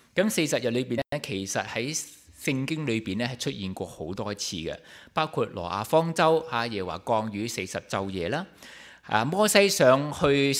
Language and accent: Cantonese; Taishan, Guangdong, China; also born or lived in Vancouver; now in Mississauga, Canada; 咁因为我哋台山人呢， … 咁就台山人啦。我自己呢就成长喺圣公会嘅家庭，我係第五代嘅圣公会嘅信徒，